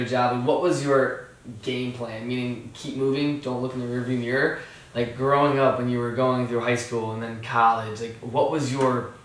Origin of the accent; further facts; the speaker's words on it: Virginia, United States; growing up, I wasn't around entrepreneurs. I grew up in Virginia, a small town